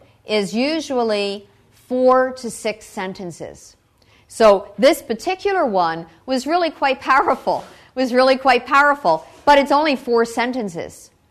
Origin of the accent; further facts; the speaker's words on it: United States; The perspective that I'm presenting here is not the Czech Tech presentation because I come from the United States.